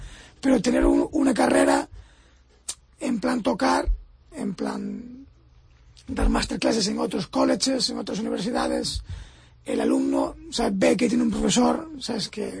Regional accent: Ourense, Galicia, Spain; Siendo orensano y siendo gallego. O sea, la gente me pregunta, ¿sabes? ¿De dónde eres? Porque ya saben que no soy americano, ¿sabes?

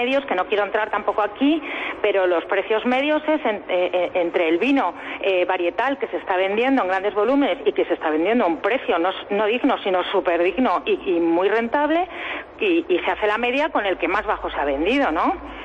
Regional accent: Castilla-La Mancha, Spain; nosotros lo que somos empresarios manchegos

